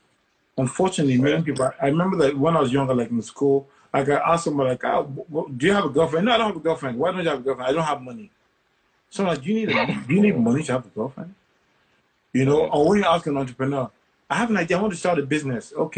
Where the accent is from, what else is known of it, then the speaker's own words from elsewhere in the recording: Lagos, Nigeria; and I'm a Christian. And what I grew up, my parents, I grew up in Lagos. I'm a Lagos boy through and through. So, I went to Adrao, I went to King's College Lagos. While I was at University of Jos, I lived in Lagos.